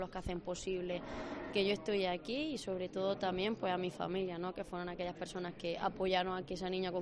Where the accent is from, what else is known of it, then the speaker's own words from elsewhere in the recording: Granada, Andalusia, Spain; premio que todos los granadinos me otorgan, ¿no? Devolverme ese cariño que yo le doy y para mí, que llevo mi tierra por bandera, pues algo bonito, precioso